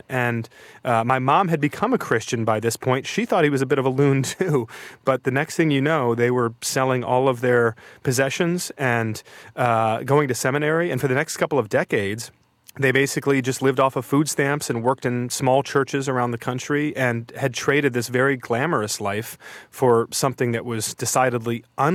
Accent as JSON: {"language": "English", "region": "Michigan", "country": "United States", "tie": "born or raised there", "said": "My hometown is at the intersection of two highways outside of Detroit."}